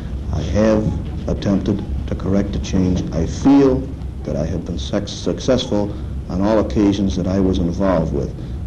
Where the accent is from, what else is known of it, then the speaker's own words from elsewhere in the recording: Attica, New York, United States; also born or lived in Buffalo; I was born in Buffalo. I was educated at Attica High School.